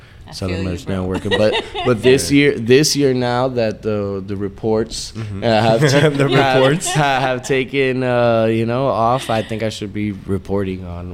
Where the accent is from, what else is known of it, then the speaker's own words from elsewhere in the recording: Kendall, Florida, United States; I'm from Kendall.